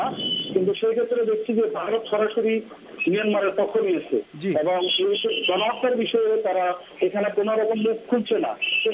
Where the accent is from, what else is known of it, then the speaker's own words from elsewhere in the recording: Sandwip, Chittagong Division, Bangladesh; আমার গ্রামের বাড়ি চট্টগ্রামের সন্দ্বীপ উপজেলায়।